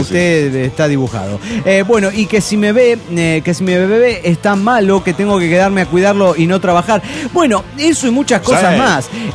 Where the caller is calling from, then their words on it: Cuernavaca, Morelos, Mexico; de Cuernavaca, Morelos, México.